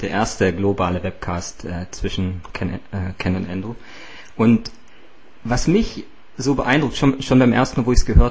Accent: East Germany, Germany; Ich bin eigentlich als Atheist groß geworden in Ostdeutschland. Also eine göttliche Dimension gab es eigentlich gar nicht. Ja, ich bin unglaublich materiell erzogen worden.

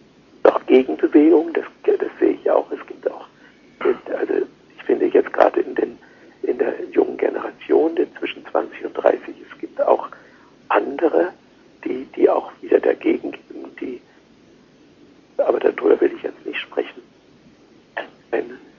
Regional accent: Germany; wenn die Leute fragen dort, erfahren, aha, ich bin Deutscher

